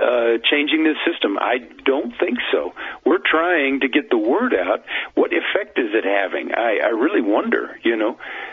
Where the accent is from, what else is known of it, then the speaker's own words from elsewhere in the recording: United States; I'm an American with civil liberties.